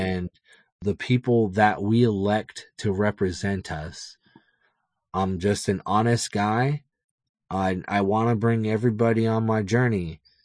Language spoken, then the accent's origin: English; Tacoma, Washington, United States; I was born in Tacoma as a late birth baby and had trouble surviving as a youth. And I grew up on the hilltop in a low income family